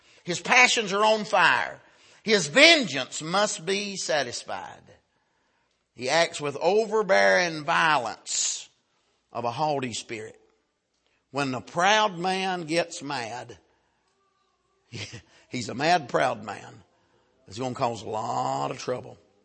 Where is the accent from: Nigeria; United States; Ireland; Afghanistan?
United States; North Carolina; I'm from North Carolina. Anybody that played against North Carolina, I was for them.